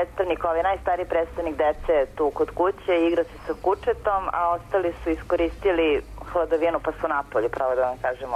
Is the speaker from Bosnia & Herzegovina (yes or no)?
no; Belgrade, Serbia; Mi smo oboje iz Beograda, fakultetski obrazovani